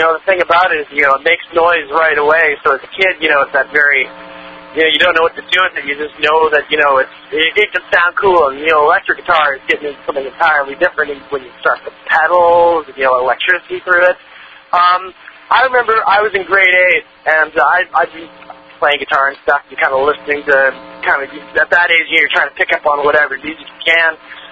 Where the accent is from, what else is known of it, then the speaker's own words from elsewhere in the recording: Canada; we're hockey fans by default due to that we're Canadian.